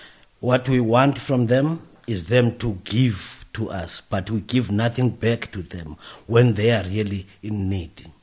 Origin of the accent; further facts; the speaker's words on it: Worcester, Western Cape, South Africa; It's true. I'm from Avian Park, Worcester.